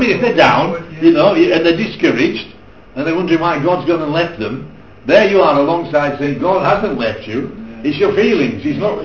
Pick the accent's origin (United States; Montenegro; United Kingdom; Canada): United Kingdom; Yorkshire and the Humber; Well, I don't come from North Yorkshire, I come from South Yorkshire.